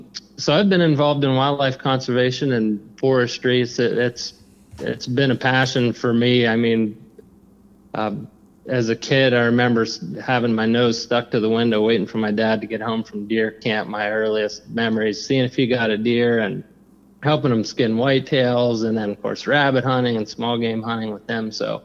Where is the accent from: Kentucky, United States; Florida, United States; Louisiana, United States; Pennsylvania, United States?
Pennsylvania, United States; was recruited back in my home state of Pennsylvania to work for the Pennsylvania Game Commission